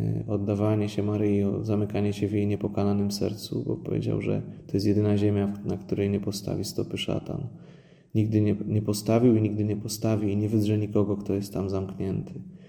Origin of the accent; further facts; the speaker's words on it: Kraków, Lesser Poland, Poland; born there; można powiedzieć, że jestem w czepku urodzony, bo urodziłem się w Krakowie